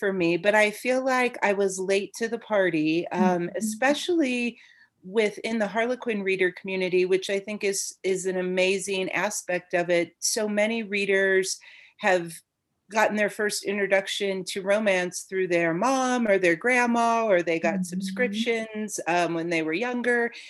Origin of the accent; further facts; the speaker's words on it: Midwest, United States; now in Colorado, United States; I am originally from the Midwest, but I've spent over half my life now in Colorado.